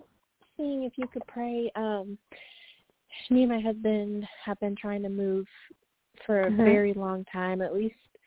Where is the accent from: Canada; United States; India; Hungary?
United States; Michigan; I'm from Michigan.